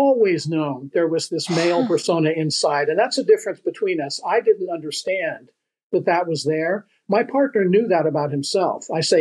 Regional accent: San Francisco, California, United States; Well, I was born in 1955. I grew up in San Francisco also.

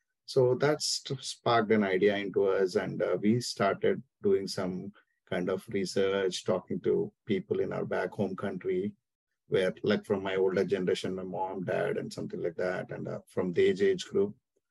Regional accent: India; English is a second language; moved away as an adult; now in Atlanta, United States; I'm born and brought up in India. So it's been my 14 years I'm living in US.

